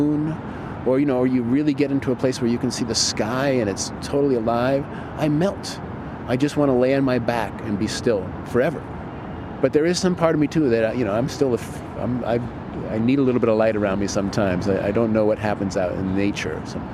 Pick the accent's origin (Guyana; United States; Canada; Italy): United States; Boston, Massachusetts; I grew up in an urban environment. I grew up in Boston